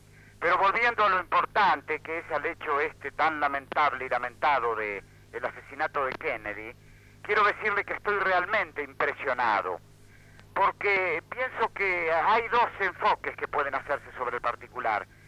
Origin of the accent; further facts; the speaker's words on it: Argentina; He estado en los Estados Unidos, en los estados sureños, hace ya algunos años. Y le advierto que como argentino he sentido una reacción epidérmica